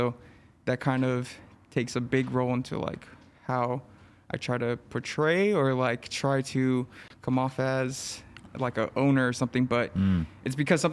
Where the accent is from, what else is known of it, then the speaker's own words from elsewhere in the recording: Los Angeles, California, United States; So I grew up in East LA.